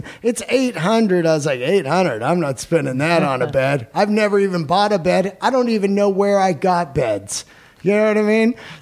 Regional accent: San Francisco, California, United States; years ago, I grew up in the Bay Area, living in San Francisco.

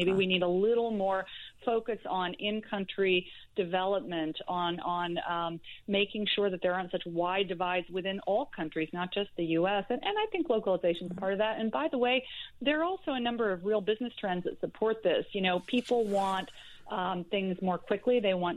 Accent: United States; Now, I have a hard time with that as an American.

